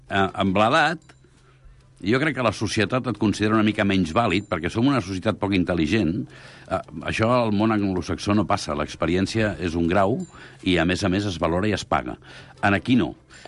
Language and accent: Catalan; Barcelona, Catalonia, Spain; sóc arrabalero, sóc del Raval